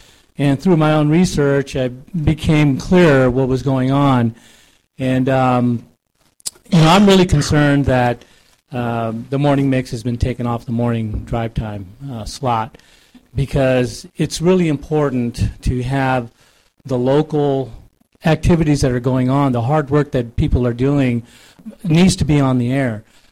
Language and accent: English; San Jose, California, United States; I'm from San Jose.